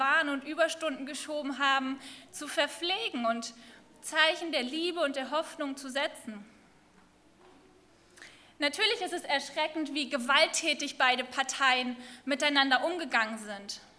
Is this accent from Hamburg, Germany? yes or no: yes; Hamburg, Germany; now in Lüneburg, Germany; Ich bin in Hamburg geboren, ich bin dort aufgewachsen